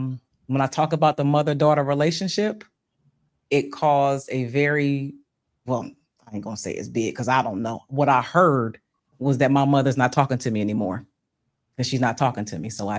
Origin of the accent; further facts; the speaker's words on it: Bristol, Pennsylvania, United States; We will be in my hometown, Bristol, Pennsylvania, August 23rd from 12 p.m. to 6 p.m. at Marie Lowe Park, where I'm from, Bristol, Pennsylvania, the Terrace Courts.